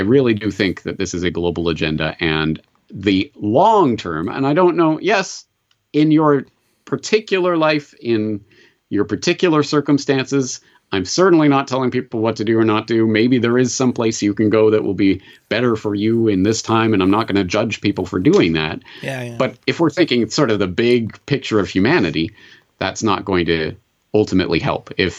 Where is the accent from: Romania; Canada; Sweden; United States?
Canada; Alberta; biographical details in my own biography of growing up in Alberta